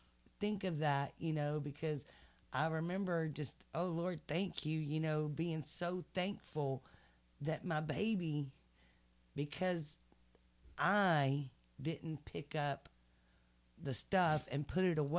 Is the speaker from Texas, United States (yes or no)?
yes; Dallas, Texas, United States; I'm from Dallas, Texas, and I used to work in the heating and air conditioning business.